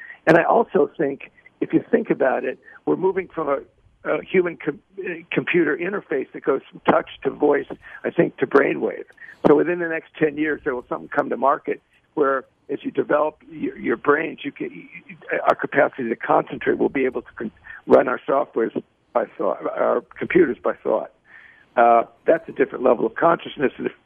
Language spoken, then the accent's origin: English; Chicago, Illinois, United States; I grew up in Chicago, so I rooted for the White Sox.